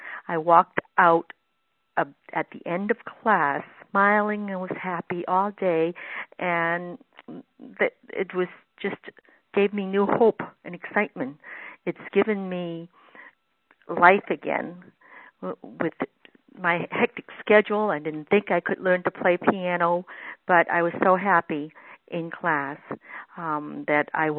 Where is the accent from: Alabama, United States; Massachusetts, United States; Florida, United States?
Massachusetts, United States; Newton; I am from Newton, Massachusetts.